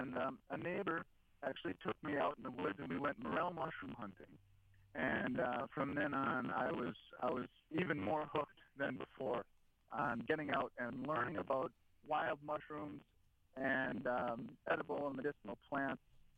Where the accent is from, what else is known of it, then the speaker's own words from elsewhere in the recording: Sheboygan, Wisconsin, United States; Well, so, you know, being born and raised in Sheboygan, I, you know, living close to Lake Michigan, I'm an only child, and I was lucky enough that my grandfather built a, like we called it, my clubhouse in the back.